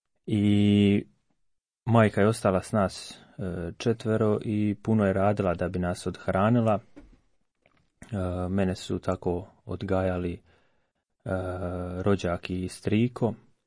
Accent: Ljubuški, Federation of Bosnia and Herzegovina, Bosnia & Herzegovina; born there; imam 26 godina, rođen sam u Ljubuškom, mjesto u Hercegovini.

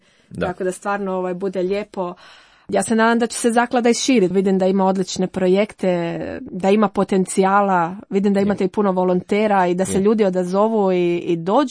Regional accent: Pag, Zadar County, Croatia; ja dolazim iz Paga, znači isto ono malo mjesto, došla sam tu, išla sam ono studirat

